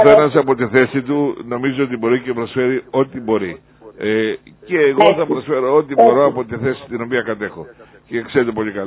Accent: Zakynthos, Ionian Islands, Greece; Ξέρω, είμαι από τη Ζάκηθο. Το ξέρω.

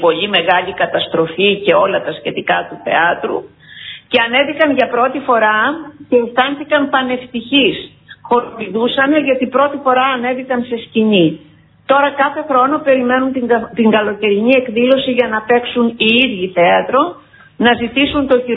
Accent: Karditsa, Thessaly, Greece; now in Damoulianata, Greece; που λένε στην πατρίδα μου, στην καρδίτσα.

